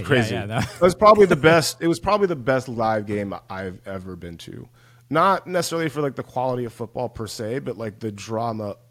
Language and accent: English; Georgia, United States; You know, I grew up in West Central Georgia, so a lot of my friends live in Atlanta now